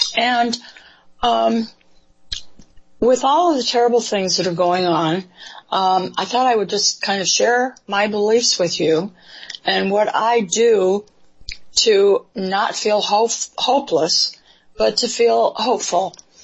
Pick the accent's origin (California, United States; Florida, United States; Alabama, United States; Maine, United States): California, United States; Sacramento; Which breaks my heart, because I grew up in Sacramento, as you did.